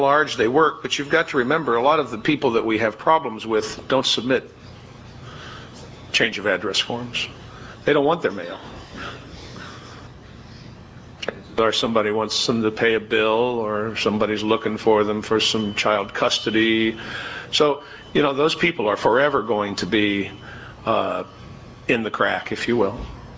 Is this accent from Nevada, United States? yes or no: no; Ohio, United States; I'm from Allen County, Ohio. I'm the elections director there.